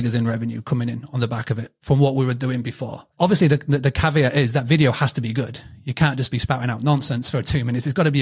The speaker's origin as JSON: {"language": "English", "country": "United Kingdom", "accent": "British", "said": "So my tool is Tavus, and I'll have to spell it for you because of my British accent."}